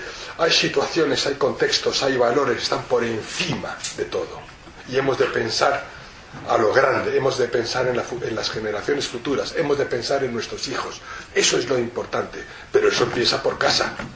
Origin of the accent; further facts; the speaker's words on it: Spain; como ciudadano español y como representante de los judíos